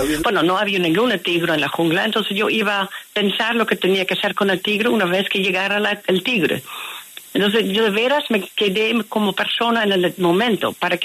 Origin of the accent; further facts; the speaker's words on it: Netherlands; Spanish is a second language; pero como holandesa racional, yo quería volver para confirmar exactamente lo que era.